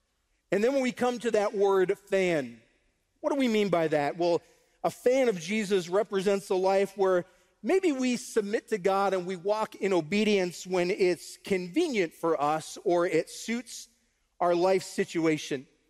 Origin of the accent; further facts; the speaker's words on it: New England, United States; So Patriots, you know, I'm from New England.